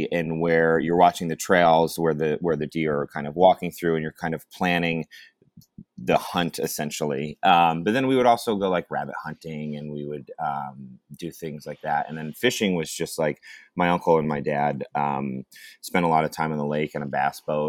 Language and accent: English; Watkins, New York, United States; I think, you know, growing up in Watkins, and then, you know, I went to, after I graduated high school, I moved to Ithaca and spent a lot of time in Ithaca.